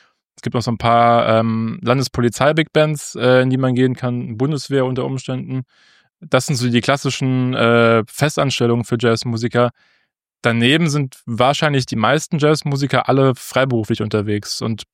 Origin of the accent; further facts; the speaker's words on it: Saarbrücken, Saarland, Germany; also born or lived in Switzerland; bin in Saarbrücken dann, da wo ich auch her bin, also aus dem Saarland, geblieben